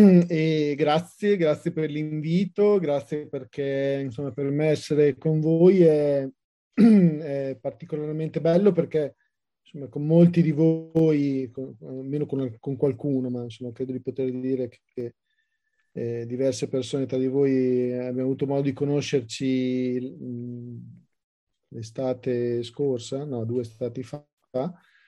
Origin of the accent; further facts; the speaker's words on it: Modena, Emilia-Romagna, Italy; io sono particolarmente legato a Pontremoli perché sono di Modena